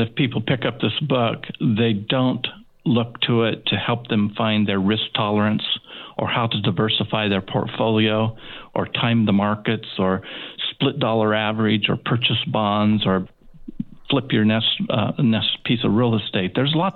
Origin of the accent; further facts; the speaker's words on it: Riddle, Oregon, United States; I grew up in Southern Oregon, in a little town called Riddle. It's a mining town, or was at the time. Now it's just a bump in the road.